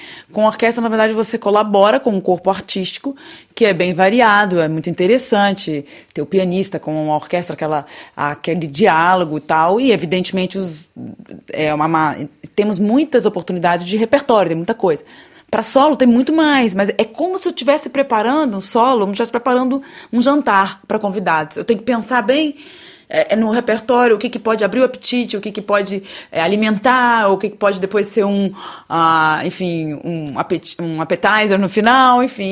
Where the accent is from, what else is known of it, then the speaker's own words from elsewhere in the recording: Brazil; Privilégio, primeiro, ser brasileira. Segundo, ser brasileira, uma artista brasileira.